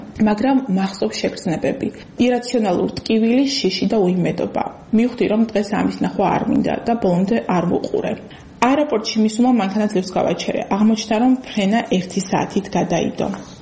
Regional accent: Akhmeta, Kakheti, Georgia; born or raised there

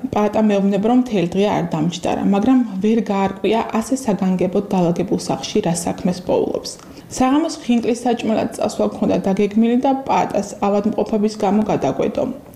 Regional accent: Akhmeta, Kakheti, Georgia; ახმეტაში მივდივართ. ახმეტა ჩვენი მშობლიური ქალაქია და განსაკუთრებით მიყვარს.

